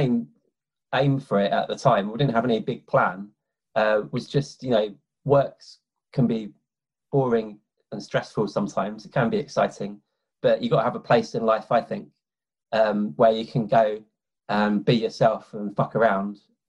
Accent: London, United Kingdom; I grew up in London like yourself

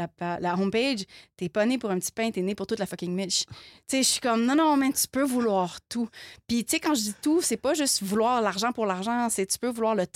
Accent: Quebec, Canada; au Québec, on vit dans une bulle. Tu sais, souvent, j'entends, tu sais, oui, on est Canadien, mais on n'est pas Canadien. On est Québécois.

